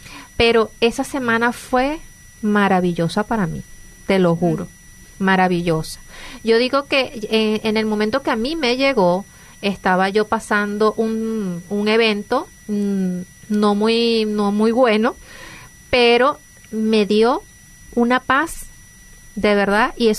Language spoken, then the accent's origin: Spanish; Venezuela; mi acento no es de acá, soy venezolana.